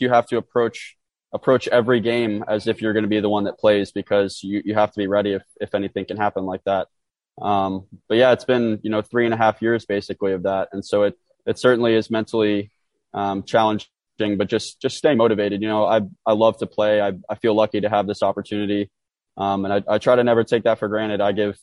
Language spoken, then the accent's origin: English; Houston, Texas, United States; Obviously, born and raised in the Houston area. I remember going to the Dynamo games back at Robertson Stadium